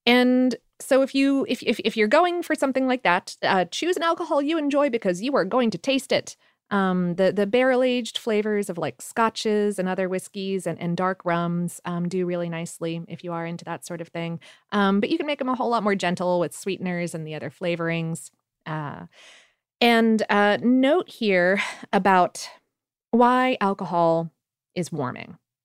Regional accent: Florida, United States; now in Atlanta, United States; To be fair, I grew up in South Florida, a place where you do not need very many hot toddies.

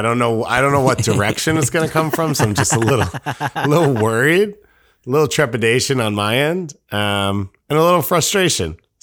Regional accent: United States; if you're not too depressed about the result as an American.

